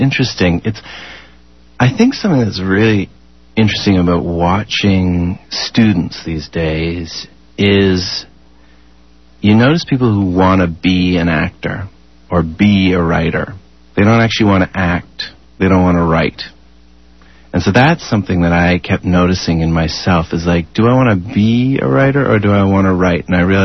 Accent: Canada; I'm Canadian, I'm gay, I'm white, I'm male, I'm 46

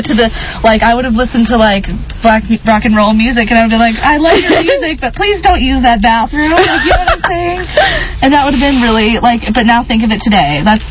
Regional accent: Texas, United States; Okay, well, look at me, and I'm from East Texas.

